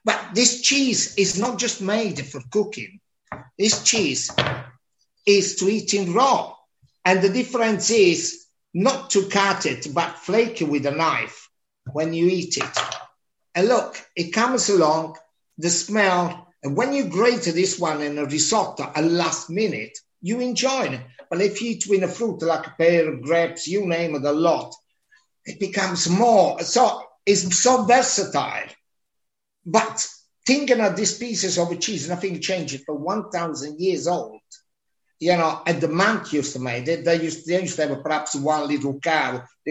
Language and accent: English; Italy; English is a second language; I've grown up because this is an old cheese, which it comes really away from Italy, from my hometown. But in my hometown, when I was a little boy, they still used to use the cheese